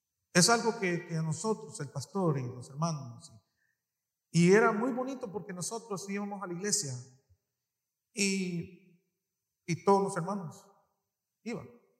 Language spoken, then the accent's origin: Spanish; Long Island, New York, United States; yo crecí en Nueva York con todos mis hermanos. Crecimos en Nueva York, en Long Island.